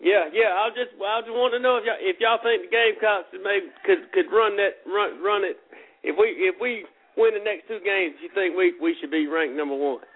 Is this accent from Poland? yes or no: no; Carolina, United States; now in Georgia, United States; you know, I live here in Georgia now, you know, but I'm from Carolina.